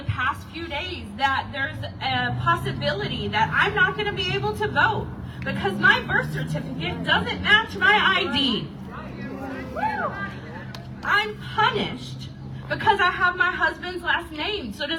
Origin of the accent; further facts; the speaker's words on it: Minnesota, United States; You guys, I'm from Minnesota. I moved here.